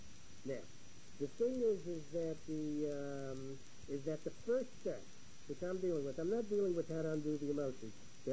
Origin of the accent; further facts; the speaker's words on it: Brooklyn, New York, United States; accent: Brooklyn; Excuse my Brooklyn accent.